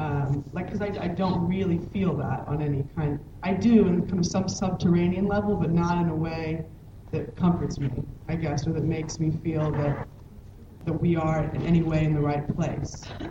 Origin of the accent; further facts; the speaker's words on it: Kansas City, Missouri, United States; now in London, United Kingdom; I grew up in Kansas City, but I live in London now.